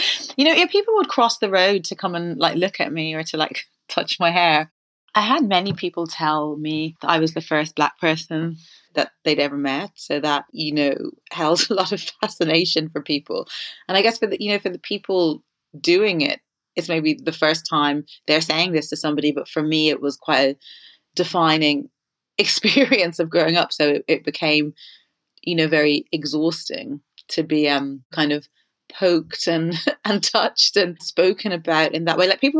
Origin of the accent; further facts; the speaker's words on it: Ireland; when I was growing up in Ireland